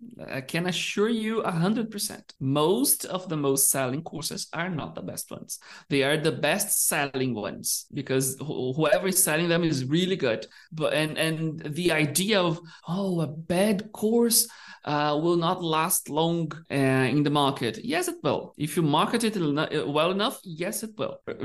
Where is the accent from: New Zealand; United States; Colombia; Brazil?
Brazil; Uberlândia, Minas Gerais; Yeah, it's because I'm from Uberlândia in Minas Gerais, right?